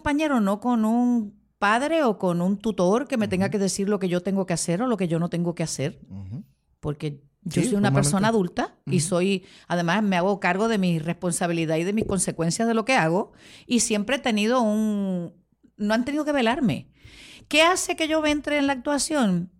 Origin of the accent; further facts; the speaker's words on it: Spain; born there; Nací en España y mi familia está allí.